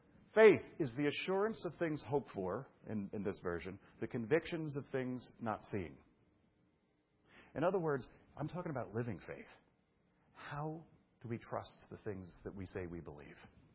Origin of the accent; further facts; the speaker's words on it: Brooklyn, New York, United States; I'm from Brooklyn, and it's kind of a joke with myself.